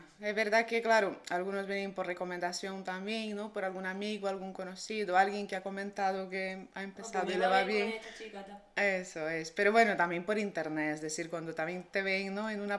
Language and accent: Spanish; Brazil; Spanish is a second language; moved away as an adult; now in Granada, Spain; Pues llevo aquí casi 10 años, soy brasileña, hice la graduación y un máster en psicología clínica en Brasil y me vine a hacer mi tesis aquí.